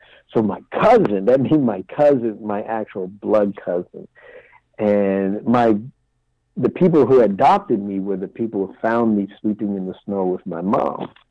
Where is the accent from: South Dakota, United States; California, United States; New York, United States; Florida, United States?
California, United States; also born or lived in Philadelphia; because I grew up in California.